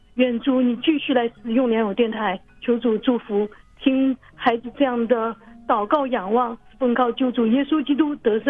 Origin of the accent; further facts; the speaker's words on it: Guangdong, China; 各位听众，我是广东的